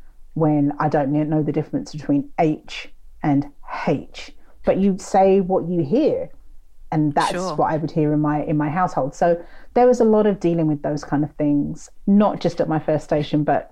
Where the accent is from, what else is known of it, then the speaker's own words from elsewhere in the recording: Luton, East of England, United Kingdom; accent: Luton; You know, I'd talk in my Luton accent when I was with my friends.